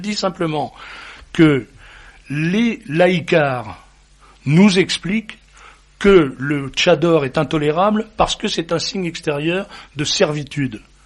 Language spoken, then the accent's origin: French; France; C'est un système constant chez nous, en France.